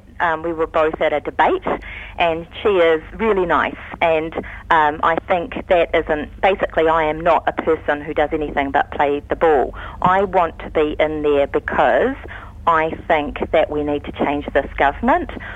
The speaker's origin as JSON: {"language": "English", "town": "Ponsonby", "region": "Auckland", "country": "New Zealand", "tie": "born or raised there", "said": "when I grew up in Ponsonby, it was very multicultural, actually quite poor. My school was 98% Polynesian."}